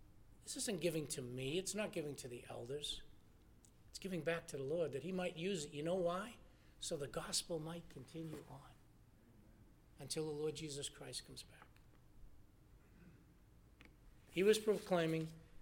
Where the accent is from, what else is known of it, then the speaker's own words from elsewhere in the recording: Lawrence, Massachusetts, United States; And he took the likes of me growing up in Lawrence, Massachusetts, with nothing. Dad died when I was young, seven kids in the house. We had nothing.